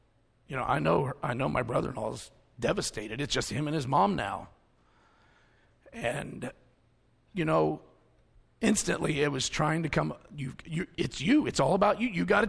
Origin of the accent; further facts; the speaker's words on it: Ohio, United States; 4 days in, I forget all of this. I forget I'm from Ohio.